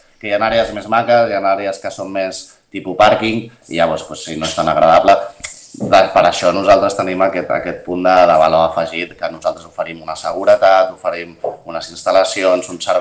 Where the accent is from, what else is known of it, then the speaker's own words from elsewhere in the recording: Sitges, Catalonia, Spain; crec que els que som de Sitges sabem on estan tots